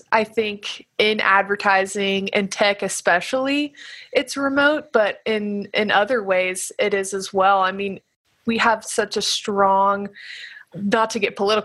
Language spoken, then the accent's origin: English; Alabama, United States; So I grew up in Alabama